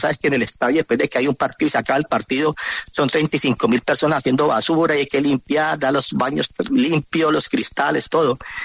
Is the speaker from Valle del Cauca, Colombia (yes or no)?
yes; Cali, Valle del Cauca, Colombia; born there; Yo nací en Cali, en el barrio Las Ceibas, ahí al ladito, ahí San Marino, ahí nací yo.